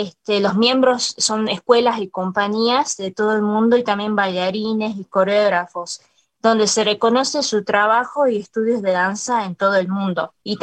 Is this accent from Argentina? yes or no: yes; Salta, Argentina; now in United States; yo soy de Salta Capital. Hace 11 años que bailo danza de la India. Me he formado también con profesores en Salta, de Buenos Aires, de España.